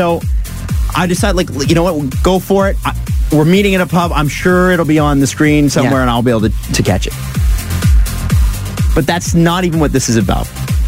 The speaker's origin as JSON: {"language": "English", "town": "Scarborough", "region": "Ontario", "country": "Canada", "tie": "born or raised there", "said": "And I was like, oh, I grew up in Scarborough."}